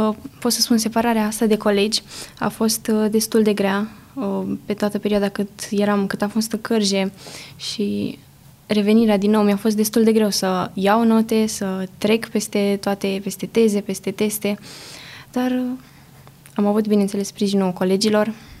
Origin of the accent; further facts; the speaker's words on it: Bunești, Vâlcea County, Romania; Eu vin dintr-o comună, din comuna Bunești.